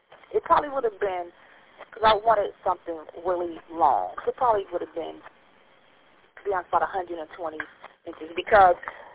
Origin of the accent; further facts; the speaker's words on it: Detroit, Michigan, United States; also born or lived in Atlanta / Houston; So as I moved from Detroit to Atlanta to Houston, the people that I have in the quilts are the people that reached me. As I was growing up